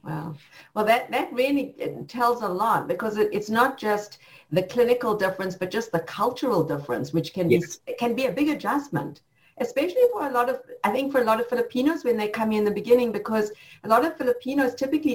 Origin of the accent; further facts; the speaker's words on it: South Africa; now in United States; as I said, I come from South Africa